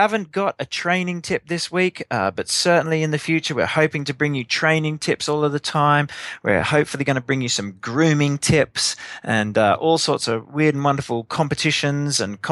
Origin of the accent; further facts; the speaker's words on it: Australia; accent: Australian; now in Swindon, United Kingdom; I'm in Wiltshire, Swindon, in the United Kingdom, but you might tell from my accent, originally Australian.